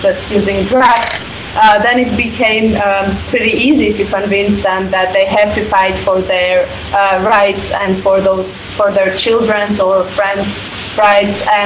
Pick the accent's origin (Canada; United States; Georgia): Georgia; English is a second language; I'm from Georgia